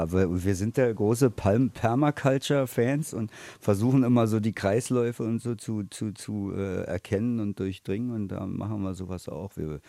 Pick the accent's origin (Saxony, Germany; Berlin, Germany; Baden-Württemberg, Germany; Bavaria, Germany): Berlin, Germany; ich bin ja in Mitte groß geworden, jetzt ist Pankow ein Stück weg draußen